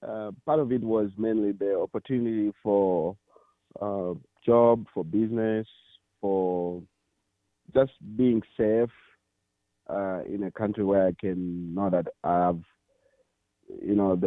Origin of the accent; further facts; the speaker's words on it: Zambia; Back home in Zambia or growing up in Africa, opportunities were not just lining up for us.